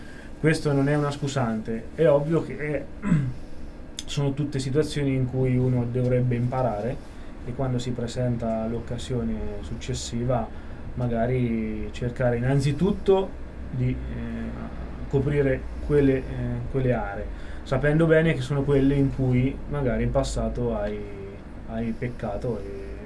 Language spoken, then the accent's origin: Italian; Perugia, Umbria, Italy; siccome sono perugino, e penso che abbiamo una delle città più belle d'Italia.